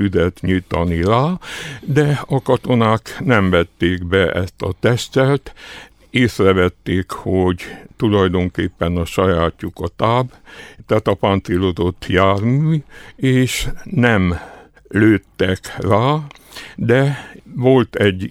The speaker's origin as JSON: {"language": "Hungarian", "region": "Transylvania", "country": "Romania", "said": "mert hát Erdélyből jöttem, az erdélyi hírek, a romániai hírek érdekeltek"}